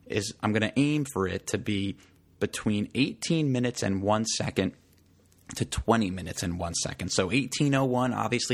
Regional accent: New Jersey, United States; I'm not. I'm from the North. I'm from New Jersey, where we focus more on the pro teams.

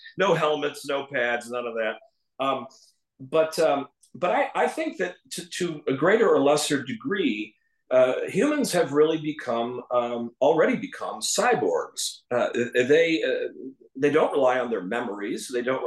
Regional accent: Buffalo, New York, United States; Growing up in Buffalo was delightful in almost every way.

